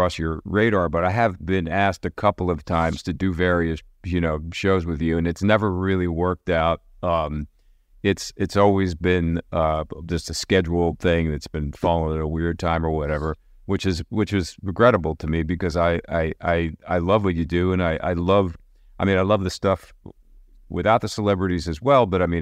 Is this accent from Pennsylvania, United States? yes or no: yes; Philadelphia, Pennsylvania, United States; I grew up in Philadelphia, and I think it was an Amish dish.